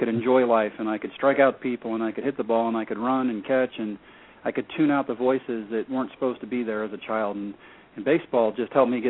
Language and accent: English; Brownwood, Texas, United States; I didn't grow up in Big Lake. I grew up in Brownwood, but All of Central Texas people are the same.